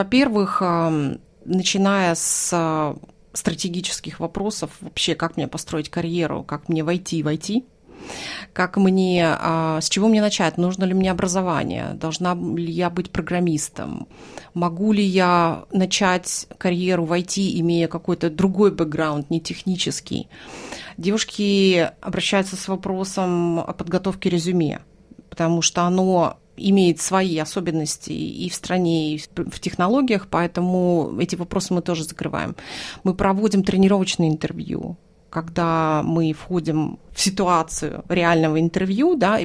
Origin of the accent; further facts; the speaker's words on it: Norilsk, Krasnoyarsk Krai, Russia; moved away as an adult; also born or lived in Moscow; now in Australia; Я приехала в Австралию 12 лет назад из Москвы. А сама я родилась и выросла в Норильске.